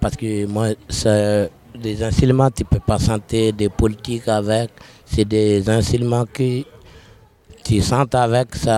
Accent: Burkina Faso; French is a second language; Ouais, je suis burkinabé.

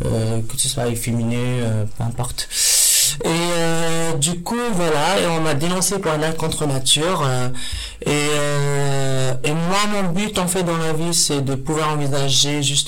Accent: Morocco; moved away; si je parle de moi en tant que Marocaine, le Maroc c'est en Afrique

